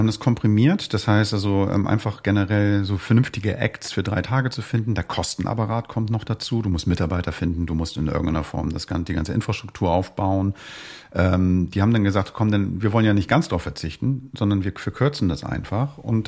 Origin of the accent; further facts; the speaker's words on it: Hamburg, Germany; Also für mich als Hamburger ist es irgendwie fantastisch.